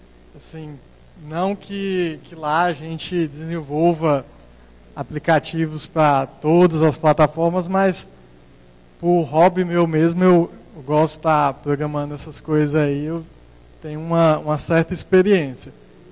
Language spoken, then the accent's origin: Portuguese; Palmas, Tocantins, Brazil; eu venho lá do Tocantins, lá Palmas, capital do estado novo aí. Pouca gente deve ter visitado lá meu estado.